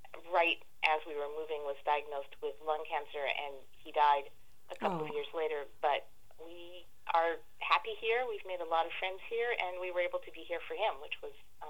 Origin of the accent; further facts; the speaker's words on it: New York City, New York, United States; also born or lived in Woodstock; So I grew up in New York City, and I moved up to Woodstock, New York, which is about 100 miles north of New York City